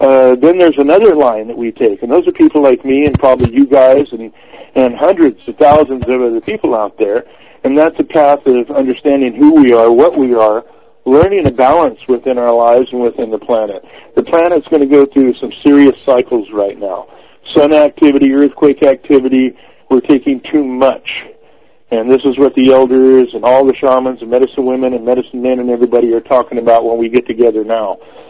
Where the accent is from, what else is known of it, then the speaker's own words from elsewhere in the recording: California, United States; I grew up here in California on some of the reservations. I also went to New Mexico.